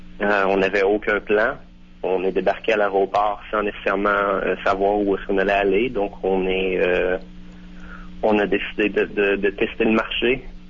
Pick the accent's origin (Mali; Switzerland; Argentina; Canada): Canada; Lac-Sergent, Quebec; moved away as an adult; Oui, je suis originaire de Lac-Sergent dans le comté de Portneuf.